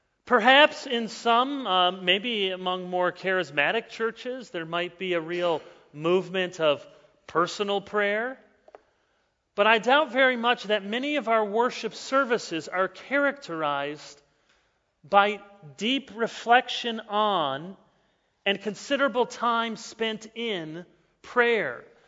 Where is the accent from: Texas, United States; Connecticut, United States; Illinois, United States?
Illinois, United States; Chicago; So I'm from Chicago. I'm a Blackhawks fan.